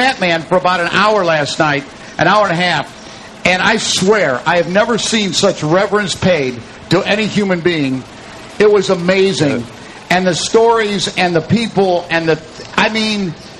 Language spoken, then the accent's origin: English; Woodstock, Georgia, United States; Hey, listen, I'm from Woodstock, Georgia. Nobody's ever heard of it either.